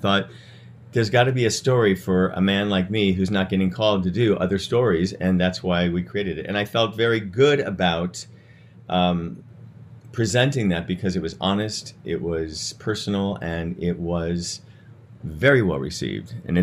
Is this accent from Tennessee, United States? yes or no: no; St. Louis, Missouri, United States; I grew up in St. Louis, Missouri, and my dad is a demolition contractor.